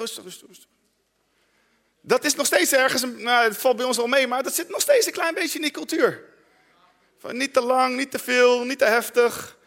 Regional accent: Netherlands; Ik heb geleerd, en ik ben een Nederlander, maar ik heb geleerd gewoon het te laten gaan.

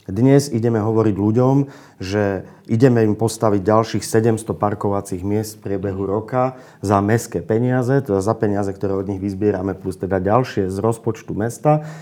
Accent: Trenčín, Trenčín Region, Slovakia; ako občan Trenčína, ktorý chce zostať žiť v tomto mojom rodnom meste

